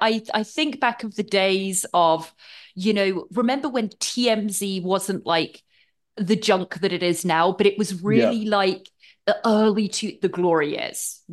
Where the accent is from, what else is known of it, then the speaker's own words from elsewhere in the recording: England, United Kingdom; I grew up in England and I'd traveled to America a little bit.